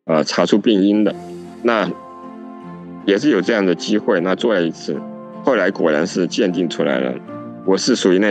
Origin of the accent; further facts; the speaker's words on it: central China, China; born there; 我是生在1980年，在中国大陆的中部一个现在算是三线的城市，父母都是很底层的普通的员工。